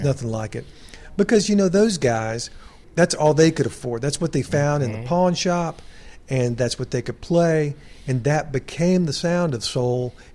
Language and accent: English; Jackson, Mississippi, United States; also born or lived in Monroe, Louisiana; I grew up in Jackson, Mississippi, and Monroe, Louisiana, back and forth between the two.